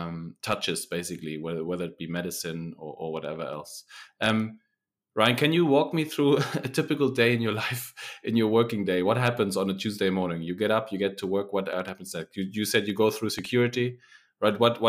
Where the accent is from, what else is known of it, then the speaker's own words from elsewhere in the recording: Germany; I'm from Germany.